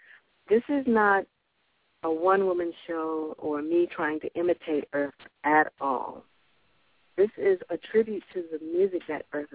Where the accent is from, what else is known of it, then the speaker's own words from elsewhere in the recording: Virginia, United States; I live in Virginia. I grew up in Virginia.